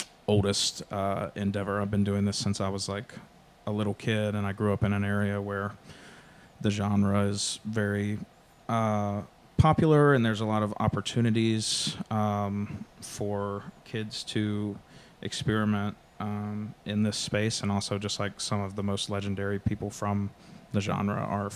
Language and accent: English; Newport News, Virginia, United States; And I am originally from Virginia, but not Richmond. I'm originally from Newport News.